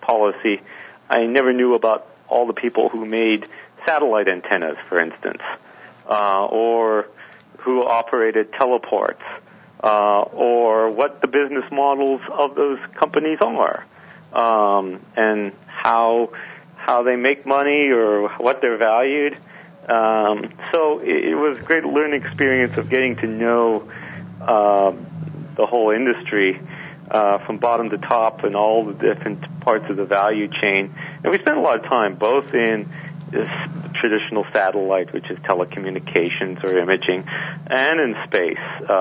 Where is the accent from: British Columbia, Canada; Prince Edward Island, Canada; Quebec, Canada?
Quebec, Canada; Montreal; moved away as an adult; now in New York, United States; when I moved from Montreal, which is my hometown, to New York